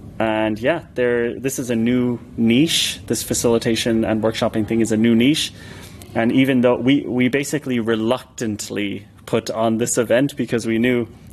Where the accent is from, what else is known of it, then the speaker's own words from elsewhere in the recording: Ireland; I'm from Ireland originally.